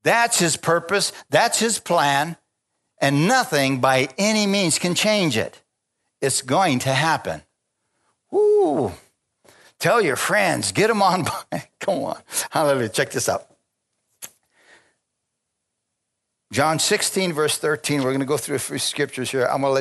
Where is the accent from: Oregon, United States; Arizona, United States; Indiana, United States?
Arizona, United States; Bisbee; Naco, Bisbee? Yeah, Bisbee too. Naco, yeah, I'm from Bisbee.